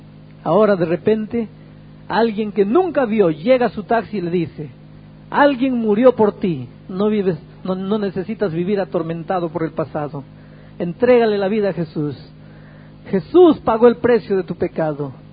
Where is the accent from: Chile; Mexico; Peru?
Peru; now in Brazil; Yo soy peruano, pero vivo en Brasil.